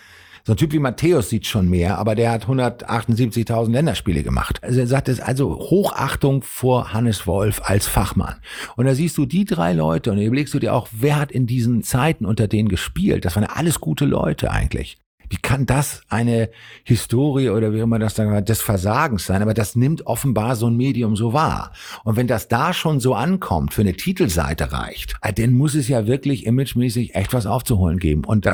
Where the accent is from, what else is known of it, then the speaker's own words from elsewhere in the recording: Hamburg, Germany; ich komme aus dem Arbeiterviertel in Hamburg